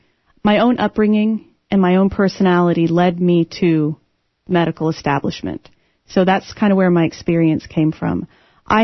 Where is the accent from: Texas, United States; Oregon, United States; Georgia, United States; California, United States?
Texas, United States; Austin; Yes, I am. I'm from Austin.